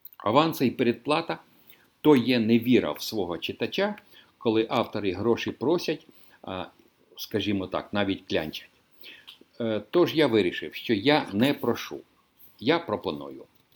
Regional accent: Oleshky, Kherson Oblast, Ukraine; А в моїх рідних Олешках на Херсонщині

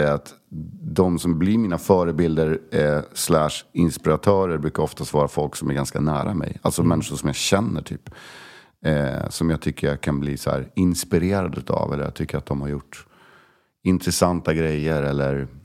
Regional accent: Sweden; Min plats på jorden, och den handlar faktiskt om Koster och västkusten, där jag liksom växte upp på somrarna. För att när jag växte upp så växte jag upp i Sverige på 70-80-talet

